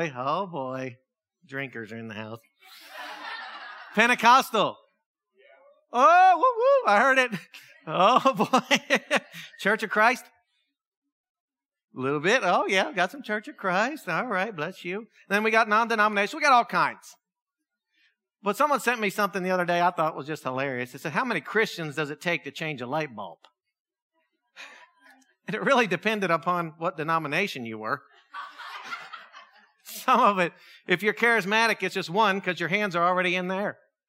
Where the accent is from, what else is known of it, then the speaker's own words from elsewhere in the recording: Pennsylvania, United States; Like, I'm from Pennsylvania. I don't know. Still not sure how I got here, but I got here.